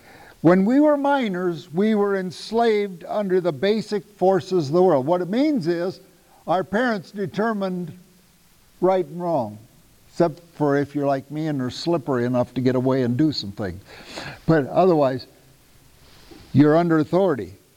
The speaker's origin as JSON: {"language": "English", "region": "Iowa", "country": "United States", "tie": "born or raised there", "said": "In my home state of Iowa, you had to be 21 to get married"}